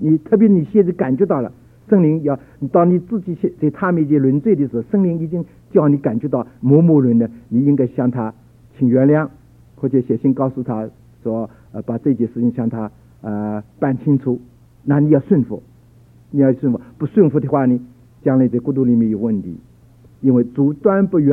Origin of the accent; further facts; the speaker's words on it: China; 特别我们中国人这个脸皮很要紧的